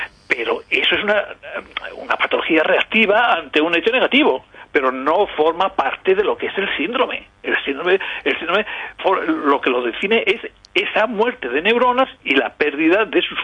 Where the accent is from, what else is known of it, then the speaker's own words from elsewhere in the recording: Castile and León, Spain; now in Málaga, Spain; Soy castellano viejo, pero bueno. Pues... Llevo aquí 40 años y sin el acento no lo he pillado.